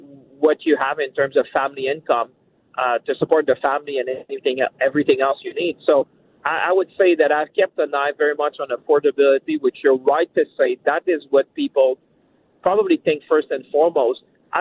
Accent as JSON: {"language": "English", "town": "Shawinigan", "region": "Quebec", "country": "Canada", "said": "Listen, I come from rural Canada. I come from Shawinigan."}